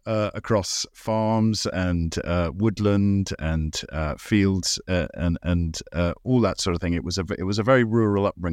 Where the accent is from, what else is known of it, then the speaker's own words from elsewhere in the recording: London, United Kingdom; born there; I was actually born in London and raised for the first 4 years of my life in London. And my parents moved out of London with my young brother and I when we were small.